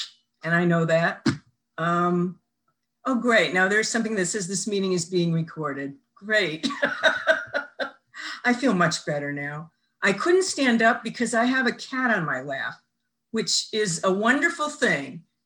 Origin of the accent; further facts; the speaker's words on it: the West, United States; Not that I have anything against the East Coast, but I grew up in the West and I missed being in the West.